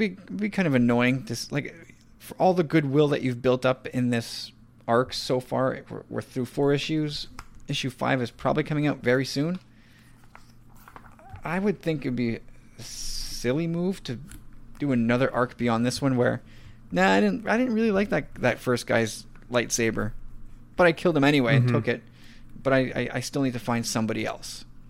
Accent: Canada; Shame on me as a Canadian.

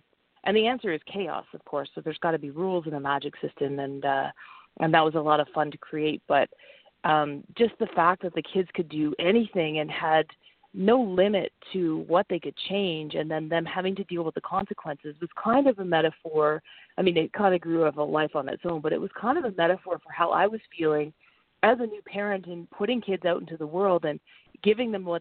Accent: New England, United States; now in Canada; I actually grew up, I went to elementary school in New England, which is why the book is set there. So I am a Canadian and I live in Canada now.

